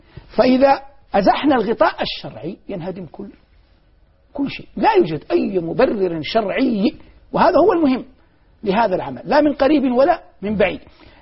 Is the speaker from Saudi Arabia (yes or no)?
yes; Saudi Arabia